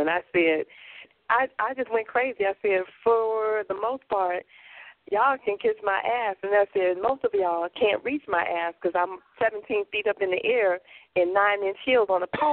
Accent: Chicago, Illinois, United States; y'all must not know I'm from Chicago.

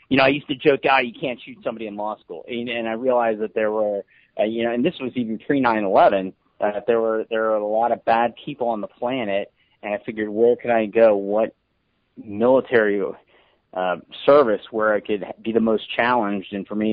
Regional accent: Cincinnati, Ohio, United States; also born or lived in New Jersey; I was born in New Jersey. I lived there until I was 6 and a half, which is why I'm a diehard New York Yankees fan. My family then moved to Cincinnati in 1978, and I lived there for 21 and a half years

